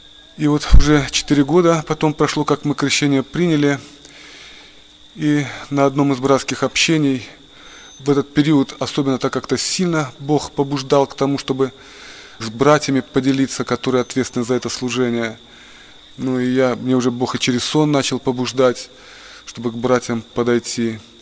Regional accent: Makhachkala, Dagestan, Russia; moved away; Я тогда уже жил в Курской области, переехал туда из Дагестана, из Махачкалы, я уроженец там, родился, вырос.

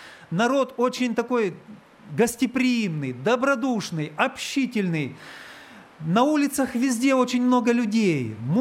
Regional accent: Russia; Мы из России. Из России!

